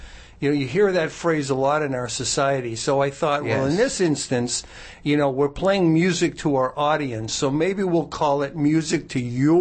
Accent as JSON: {"language": "English", "town": "Shrewsbury", "region": "Massachusetts", "country": "United States", "tie": "born or raised there", "also_born_or_lived": "Worcester", "said": "Well, I originally was born in Worcester in the mid-50s, and I moved to Shrewsbury in the mid-60s, and I grew up in Shrewsbury, Mass."}